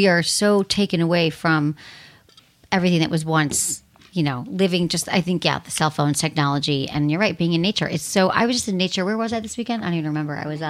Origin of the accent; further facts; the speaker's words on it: San Francisco, California, United States; And I grew up in San Francisco. I was there mostly. It's like, I miss it.